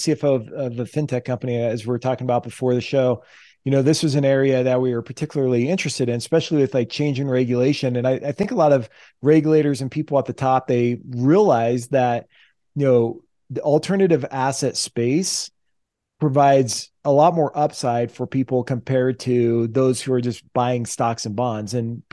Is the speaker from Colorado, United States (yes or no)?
yes; Breckenridge, Colorado, United States; And he's actually in my hometown area in the mountains of Breckenridge today.